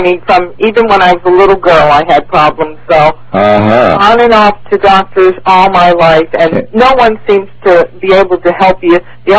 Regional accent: Santa Ana, California, United States; I'm from Santa Ana, California.

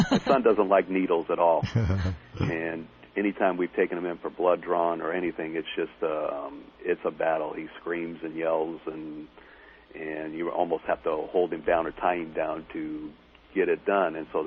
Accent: California, United States; I grew up in the Southern California area

